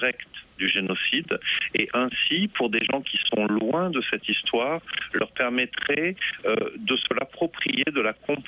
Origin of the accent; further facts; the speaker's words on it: France; en tant que Français